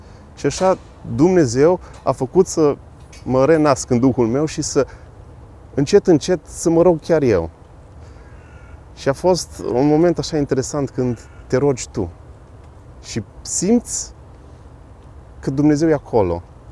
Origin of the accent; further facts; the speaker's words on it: Arad, Arad County, Romania; now in Timișoara, Romania; Clasa 6, în Arad. Da. Și încet, încet m-am lăsat și am venit aici în Timișoara.